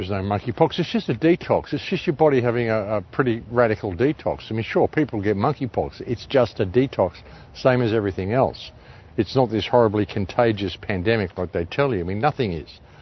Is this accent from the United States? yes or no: no; South Australia, Australia; South Australia South Australia, my home state, I was born in South Australia.